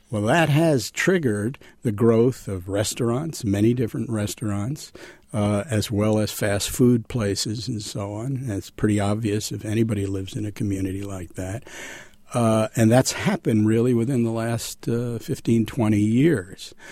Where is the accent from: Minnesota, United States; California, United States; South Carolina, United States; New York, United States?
New York, United States; New York City; I grew up in New York City in a dense urban environment, a lower working class neighborhood. I don't think I saw a farm till I was 16 years old.